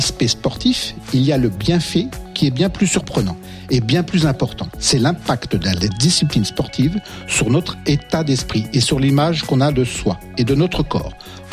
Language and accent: French; Grasse, Provence-Alpes-Côte d'Azur, France; Alors là, je peux pas louper. Je suis de Grasse, à Grasse.